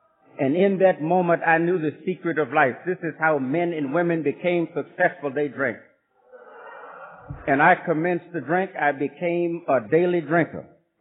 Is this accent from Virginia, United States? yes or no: yes; Virginia, United States; But to go back a bit, I was born and raised in Virginia on a tobacco plantation.